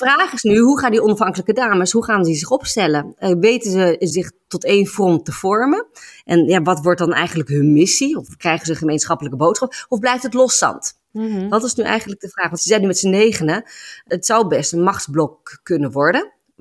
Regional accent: Melbourne, Victoria, Australia; Zelfs in het kiezenstrik waar ik vandaan kom, dat is dan binnen Melbourne eigenlijk.

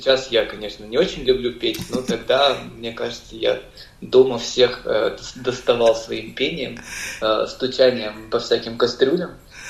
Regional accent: Neryungri, Sakha Republic, Russia; born there; Да, действительно, я родился в Нерюнге. Это далеко от музыкальных центров.

